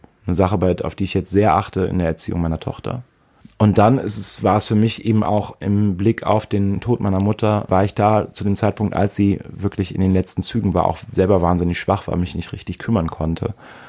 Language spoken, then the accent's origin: German; Prüm, Rhineland-Palatinate, Germany; Darleiden, bezeichnenderweise Darleiden.